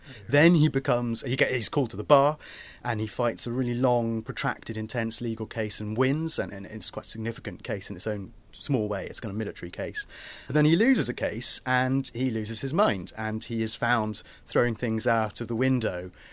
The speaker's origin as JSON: {"language": "English", "town": "Portsmouth", "region": "South East England", "country": "United Kingdom", "said": "I'm from Portsmouth."}